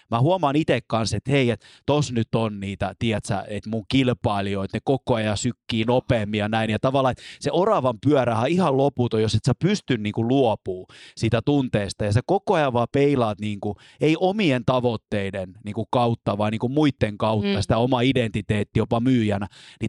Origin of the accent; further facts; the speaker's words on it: Estonia; now in Finland; mä oon itse Virosta kotoisin